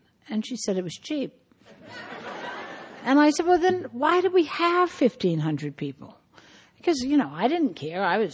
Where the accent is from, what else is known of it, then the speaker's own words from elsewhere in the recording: the South, United States; oh, no, I'm from the South. I'm always cold.